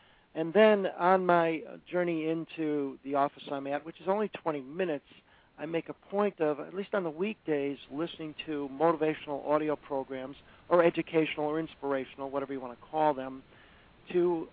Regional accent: Chicago, Illinois, United States; yes, I'm native Chicagoan, although I've lived other places, and I am a Cubs fan

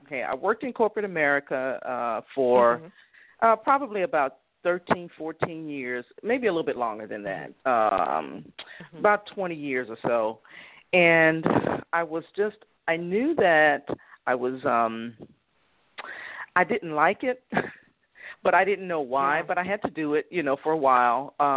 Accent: Louisiana, United States; moved away as an adult; also born or lived in El Dorado, Arkansas; now in Dallas, United States; Originally came from Louisiana. I was born in El Dorado, Arkansas, moved to Louisiana, grew up there, went to school there, high school there, all that stuff. And then in 84, I moved to Dallas

